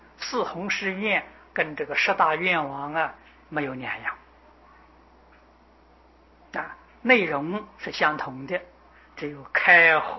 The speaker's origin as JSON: {"language": "Chinese", "country": "China", "said": "我们中国人尤其过年呢，常常彼此见面祝福的吉祥如意"}